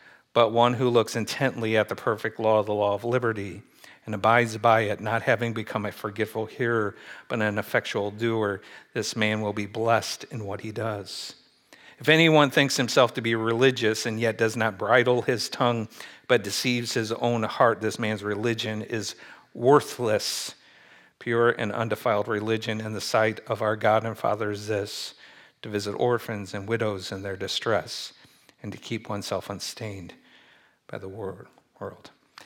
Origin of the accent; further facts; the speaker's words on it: Midwest, United States; I certainly have growing up in the Midwest.